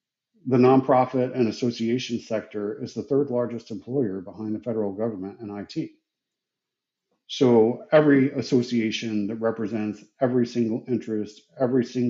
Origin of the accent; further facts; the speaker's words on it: Virginia, United States; I'm originally from Roanoke, Virginia. And I like to say that I was born in Roanoke, and then we moved to the country. It's a very rural area of southwestern Virginia.